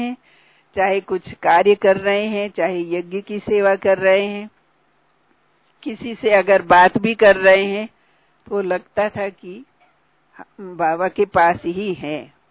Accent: Punjab, India; जैसे हम तो पंजाब से हैं वैसे

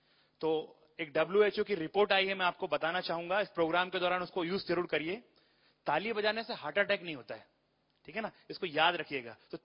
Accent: India; कितने महान हैं हम भारतवासी जो हमारा जन्म भारत में हुआ।

